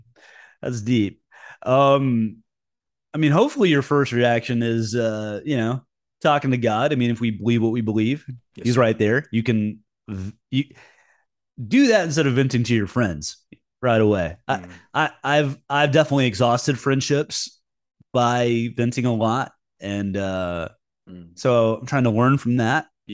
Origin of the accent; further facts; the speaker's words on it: the South, United States; I love that I grew up in the South. I love our summers. I love the people I grew up with.